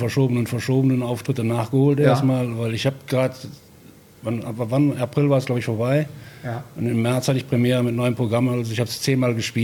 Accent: Bonn, North Rhine-Westphalia, Germany; Ja, in Bonn, im 7. Gebäude aufgewachsen.

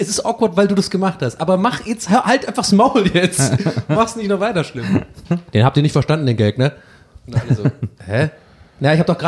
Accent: Tübingen, Baden-Württemberg, Germany; now in Hamburg, Germany; Und bei uns in Tübingen waren es immer die Barlinger.

